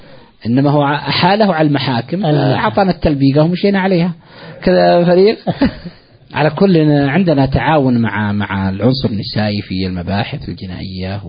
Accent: Riyadh, Riyadh Province, Saudi Arabia; وعندنا في الرياض مزعجين خلق الله

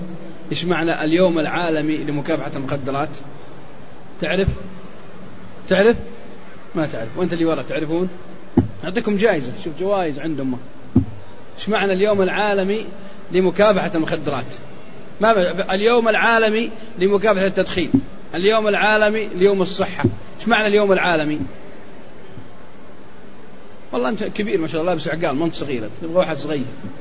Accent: Al-Qassim, Saudi Arabia; واحد سوداني عندنا في القصيم

